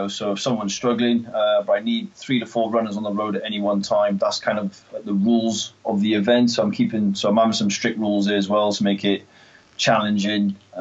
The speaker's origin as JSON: {"language": "English", "town": "Aberystwyth", "region": "Wales", "country": "United Kingdom", "tie": "born or raised there", "said": "And also local businesses in Aberystwyth, which is my hometown, along with Damon's."}